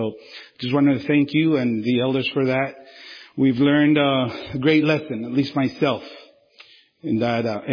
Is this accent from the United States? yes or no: no; Guatemala; back in my home country in Guatemala and out here.